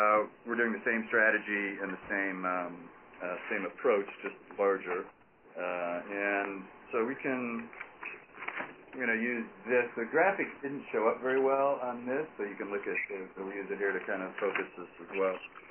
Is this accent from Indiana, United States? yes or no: yes; West Lafayette, Indiana, United States; I'm a product of the Midwest. I grew up in Indiana in the cornfields outside of West Lafayette, not too dissimilar to Madison.